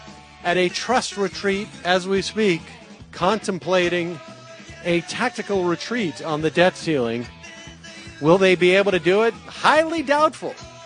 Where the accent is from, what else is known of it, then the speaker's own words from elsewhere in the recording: Northeast, United States; you know, I'm from the Northeast, and, you know, we didn't, just was not the sport to follow.